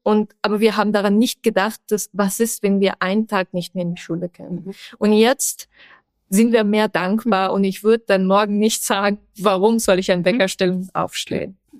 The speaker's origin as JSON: {"language": "German", "country": "Afghanistan", "tie": "born or raised there", "second_language": "German", "said": "aber ich bin froh, dass ich in Afghanistan aufgewachsen bin"}